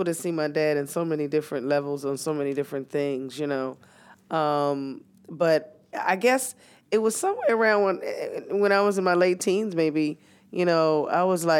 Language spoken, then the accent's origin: English; Augusta, Georgia, United States; Yes, we grew up in Augusta when my mother